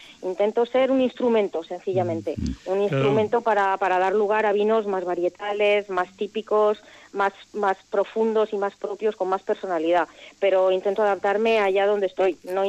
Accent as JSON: {"language": "Spanish", "town": "Madrid", "region": "Community of Madrid", "country": "Spain", "tie": "born there", "said": "Mira, yo nací en Madrid. Sí, y luego hice estudios en Madrid"}